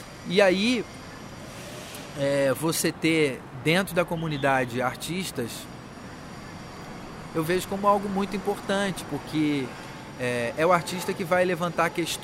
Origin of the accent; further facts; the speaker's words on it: Rio de Janeiro, Brazil; moved away as an adult; now in São Paulo, Brazil; Sou do Rio. Vim para cá 8 anos atrás morrendo de medo dessa cidade grande, sem praia, pensando o que será de mim ali.